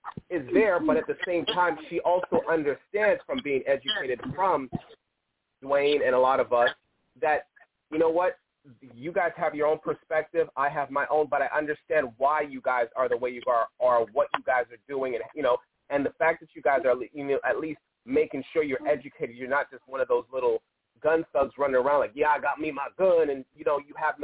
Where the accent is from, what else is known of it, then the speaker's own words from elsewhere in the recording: New York, United States; I come from New York. I was one of those people.